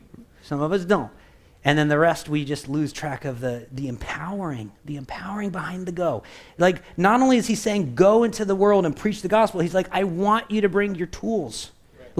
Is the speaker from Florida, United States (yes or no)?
yes; Florida, United States; And I come from Florida where half of them will kill you.